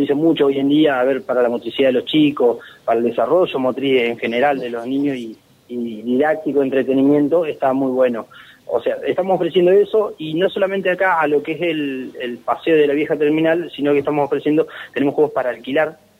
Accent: Gualeguaychú, Entre Ríos, Argentina; nosotros dos somos de Gualeguaychú.

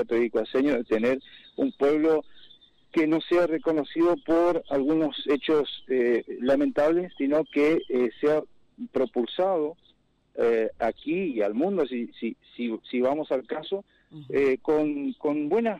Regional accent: Tapebicuá, Corrientes, Argentina; yo ya comencé a acercarme un poco más y ver la realidad de mi pueblo un poco más en el terreno

